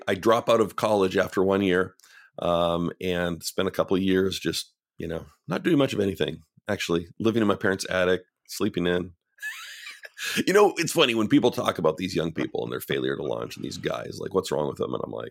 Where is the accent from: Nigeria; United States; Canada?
Canada; I grew up in Canada.